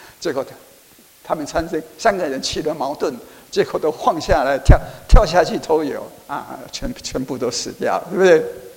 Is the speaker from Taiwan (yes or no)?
yes; Taiwan; 我是台湾来的，所以我们是初三。